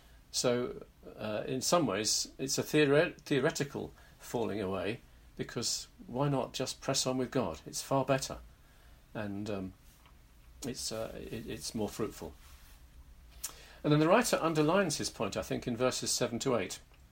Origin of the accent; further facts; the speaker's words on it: United Kingdom; I would suggest that even as British people with our natural reserve, we're entitled to get more than a little bit excited by all this.